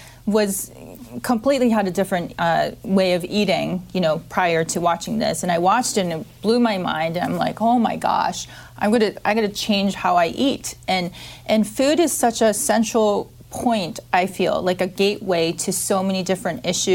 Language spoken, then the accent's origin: English; Tokyo, Japan; if anything, I come from Japan. I'm originally from Tokyo